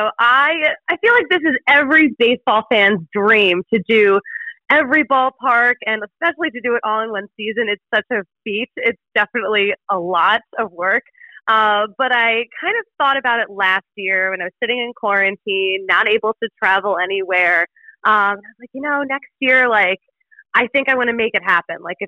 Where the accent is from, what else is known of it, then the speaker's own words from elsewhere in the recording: Philadelphia, Pennsylvania, United States; I grew up in Philly, but like for some reason I'd never been to Pittsburgh.